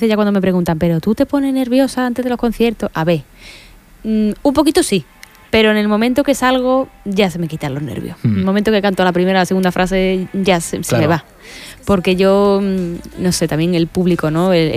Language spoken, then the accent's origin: Spanish; Madrid, Community of Madrid, Spain; Bueno, tengo que decir que vengo de Madrid.